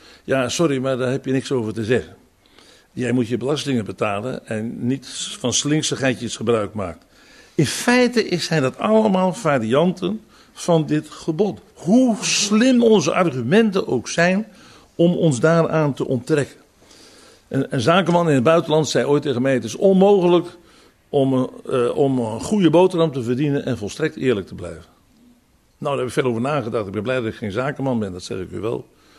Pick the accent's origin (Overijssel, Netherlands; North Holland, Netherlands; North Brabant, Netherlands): North Holland, Netherlands; Zaandam; Ik herinner me als klein kind in Zaandam dat ik ook met zo'n lampionnetje heb gelopen.